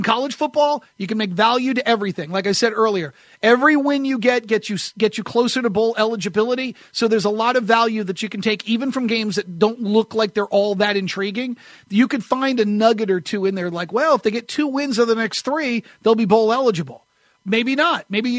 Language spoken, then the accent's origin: English; New Hampshire, United States; Growing up in New Hampshire, where we would get a lot of snow, I was still like, whoa, we're not Buffalo.